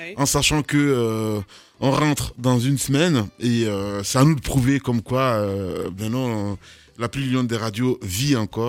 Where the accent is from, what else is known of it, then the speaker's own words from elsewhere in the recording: Guinea; c'est ce qui se passe en ce moment chez nous en Guinée